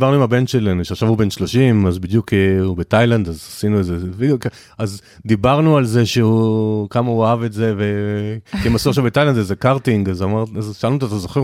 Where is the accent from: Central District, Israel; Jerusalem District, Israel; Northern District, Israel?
Central District, Israel; Ra'anana; גדלתי ברעננה, ראיתי שיש גם דברים אחרים.